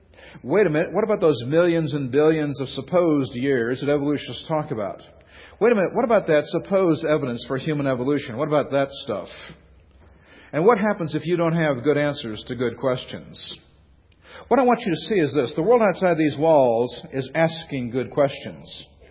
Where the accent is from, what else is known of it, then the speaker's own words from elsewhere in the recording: United States; You know, I know I'm an American and so forth, but Americans like to have fun.